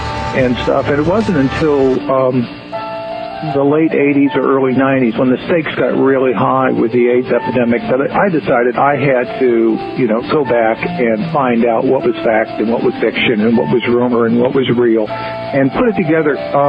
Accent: New Orleans, Louisiana, United States; moved away as an adult; I'm from New Orleans originally. I lived there for 35 years. I grew up there.

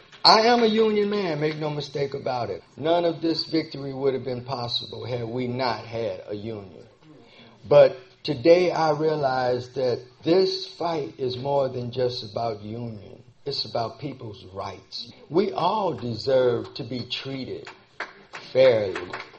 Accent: Chicago, Illinois, United States; I come from Chicago.

